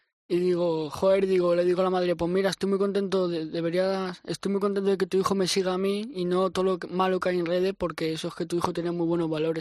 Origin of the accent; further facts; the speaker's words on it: Valencia, Valencian Community, Spain; yo soy de Valencia y ahí se dice mucho Nano, Tete.